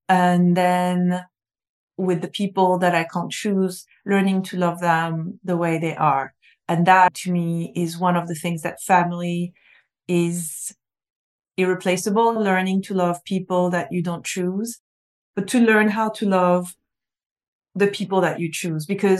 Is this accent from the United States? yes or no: yes; the South, United States; I'm from the South.